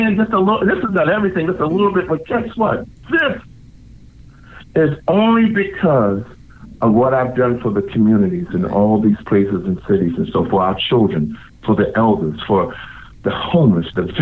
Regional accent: Havelock, North Carolina, United States; But then we were raised in North Carolina, a little place called Havelock, down there in Harlem, where New Bern is. My mom and dad's from New Bern, North Carolina.

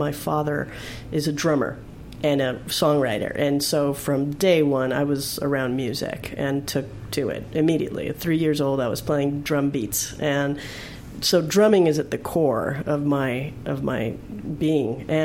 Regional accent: Hollywood, California, United States; born and raised in Hollywood. And then I took my band to the local club scene in Hollywood

